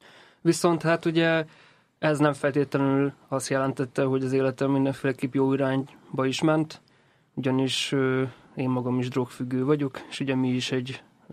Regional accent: Jász-Nagykun-Szolnok, Hungary; Hát én ugye alapvetően egy vidéki srác vagyok, Szolnok-Vár megyéből származom.

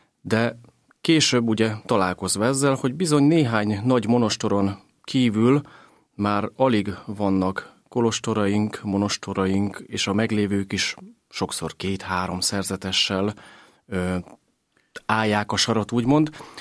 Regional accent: Budapest, Hungary; mint budapesti gyerekként, aki azelőtt csak plébániával találkozott

